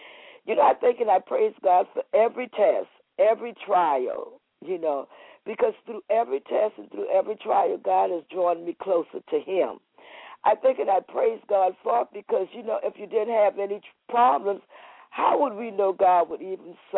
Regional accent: East Coast, United States; I'm from the East Coast, but he took me out there and he saved me.

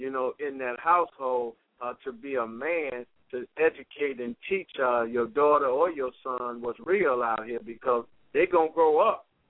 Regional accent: Detroit, Michigan, United States; now in Arizona, United States; I've seen that, man, here in Arizona, and I was bugging out because, I'm from Detroit

